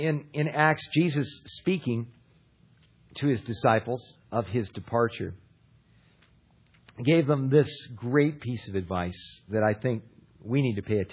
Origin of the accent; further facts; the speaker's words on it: California, United States; where I grew up in Ventura County along the California coast, you'd watch the sun go down over the Channel Islands out over the water.